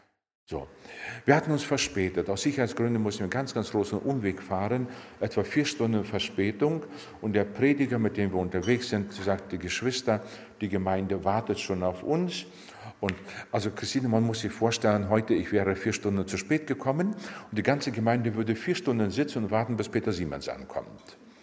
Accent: Siberia, Russia; Ich komme aus Sibirien

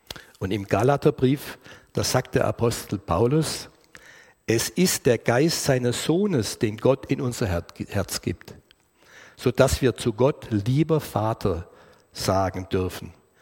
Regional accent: Tübingen, Baden-Württemberg, Germany; Ja, ich bin Schwabe, komme aus Tübingen, Württemberg und habe dort meine Jugend verbracht.

